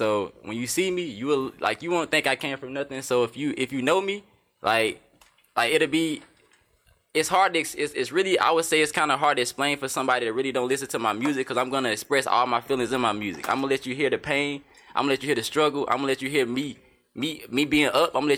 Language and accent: English; Peachtree, North Carolina, United States; I'm originally from Peachtree, North Carolina.